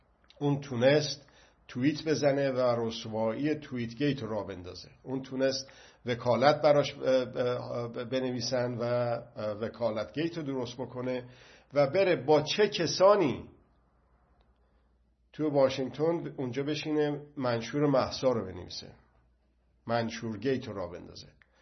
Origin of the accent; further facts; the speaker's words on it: Iran; اون وقت بر من رواست به عنوان یک ایرانی